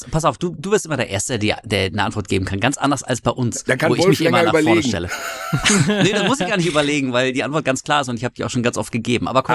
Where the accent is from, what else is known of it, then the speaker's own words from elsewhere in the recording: Münster, North Rhine-Westphalia, Germany; damals in Münster zum Beispiel, wo ich geboren bin und die ersten Jahre meines Lebens gelebt habe